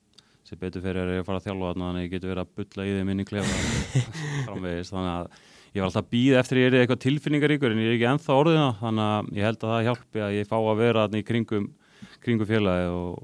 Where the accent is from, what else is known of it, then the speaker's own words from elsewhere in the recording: Ísafjörður, Westfjords, Iceland; ég veit ekki nú það, ég er frá Ísafirði